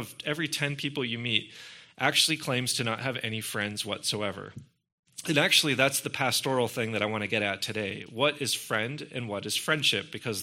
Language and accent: English; Pittsburgh, Pennsylvania, United States; A couple years ago, I had the privilege of officiating a wonderful and lovely wedding in my hometown of Pittsburgh.